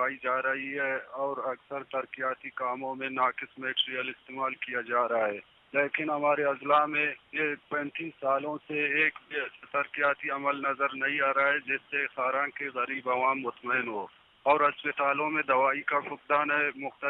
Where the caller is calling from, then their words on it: Kharan, Balochistan, Pakistan; آران سے بات کر رہا ہوں.